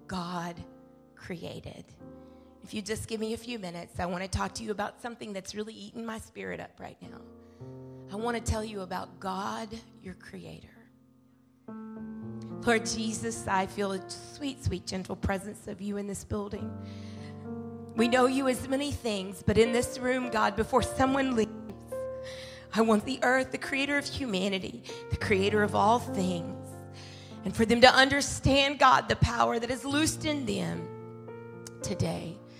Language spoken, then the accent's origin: English; Philippines; I was a missionary kid growing up in the Philippines